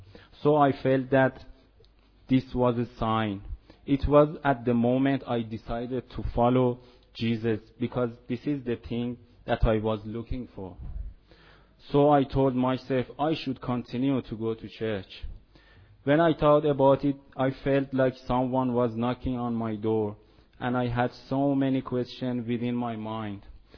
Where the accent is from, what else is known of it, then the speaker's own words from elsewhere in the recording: Iran; English is a second language; moved away; I'm from Iran.